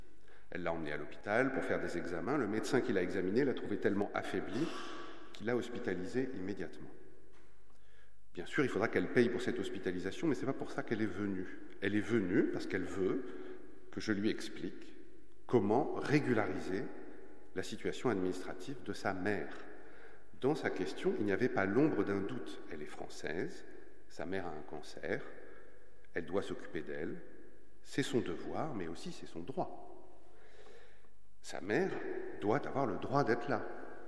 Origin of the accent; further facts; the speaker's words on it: Versailles, Île-de-France, France; born there; Moi, je suis née à Versailles.